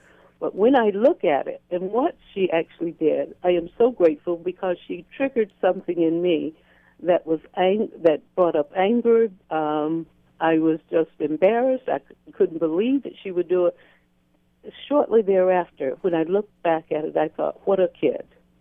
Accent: the South, United States; Growing up in the South, I certainly did have some biases

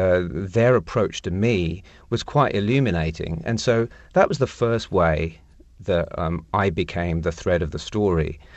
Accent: England, United Kingdom; it was as somebody from Indian parents growing up in England, I always felt a little bit like an outsider.

